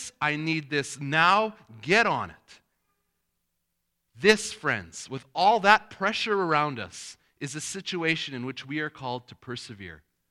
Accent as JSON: {"language": "English", "country": "Canada", "said": "I'm a Canadian citizen, probably no surprise. I have the passport to prove it."}